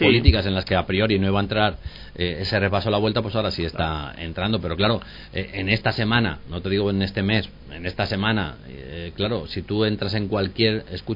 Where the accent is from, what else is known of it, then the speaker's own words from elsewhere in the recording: Guijuelo, Castile and León, Spain; a los que somos de Hijuelo, claro, nos llena de orgullo.